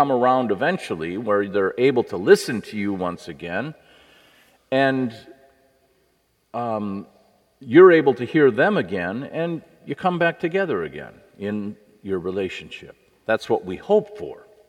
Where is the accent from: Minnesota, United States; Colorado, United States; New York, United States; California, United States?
Minnesota, United States; a elderly woman at the parish where I grew up in Minnesota